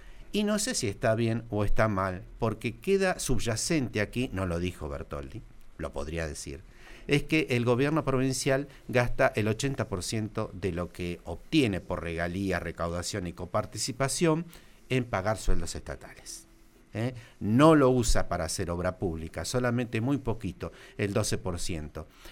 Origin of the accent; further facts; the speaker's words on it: Neuquén, Argentina; todos nos van a mirar como una cosa rara porque somos neuquinos